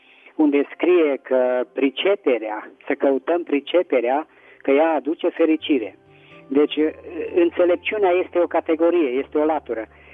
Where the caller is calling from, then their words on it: Petroșani, Hunedoara County, Romania; din Petroșani.